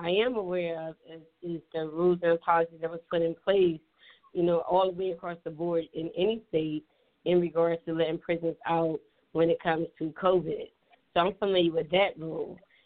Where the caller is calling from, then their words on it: Philadelphia, Pennsylvania, United States; I'm calling from Philadelphia, PA.